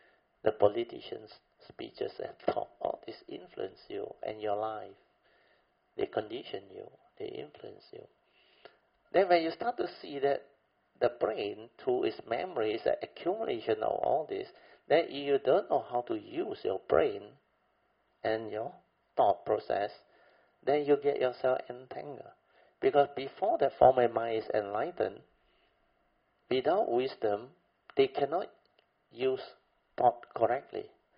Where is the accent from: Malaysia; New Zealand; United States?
Malaysia; We are especially Malaysian, no?